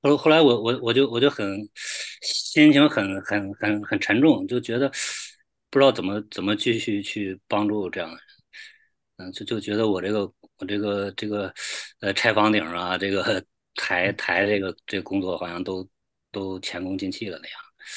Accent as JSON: {"language": "Chinese", "town": "Shijiazhuang", "region": "Hebei", "country": "China", "said": "我是来自河北石家庄"}